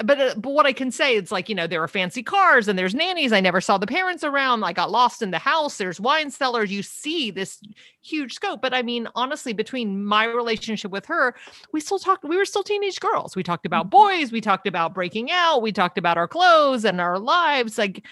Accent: Tennessee, United States; also born or lived in New York; So I grew up in Tennessee, actually. And so I always lived in small towns. So when I went to NYU for college, I was 18 when I arrived in New York.

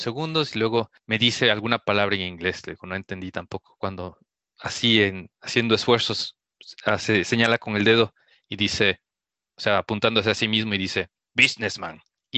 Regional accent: Ecuador; cuando uno dice yo soy de Ecuador, soy de Latinoamérica

